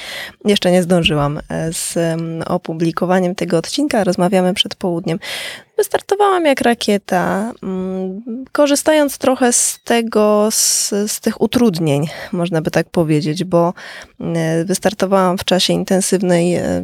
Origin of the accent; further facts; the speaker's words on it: Skarżysko-Kamienna, Świętokrzyskie Voivodeship, Poland; Pozdrawiam serdecznie, bo jestem ze Skarżyska Kamiennej.